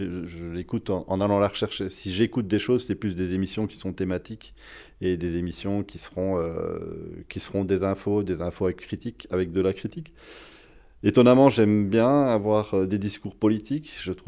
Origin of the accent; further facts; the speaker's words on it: Belgium; est arrivé en Belgique, puisque je suis belge